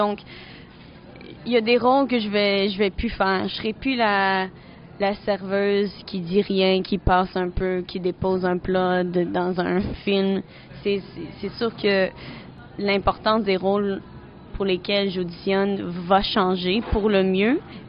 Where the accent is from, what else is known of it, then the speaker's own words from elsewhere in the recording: Quebec, Canada; accent: Quebec; j'ai vraiment travaillé fort pour minimiser mon accent québécois quand je parle anglais.